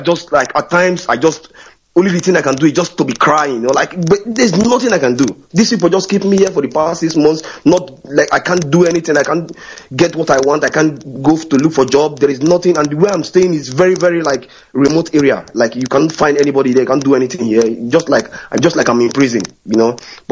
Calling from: Sweden; Good morning. I'm calling from Sweden.

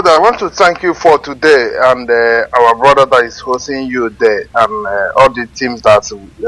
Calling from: United Kingdom; I'm calling from United Kingdom.

